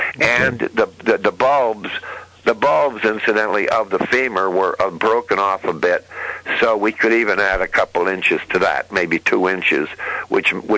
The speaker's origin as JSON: {"language": "English", "town": "Shenandoah", "region": "Pennsylvania", "country": "United States", "tie": "born or raised there", "said": "I'm in Shenandoah, my hometown here"}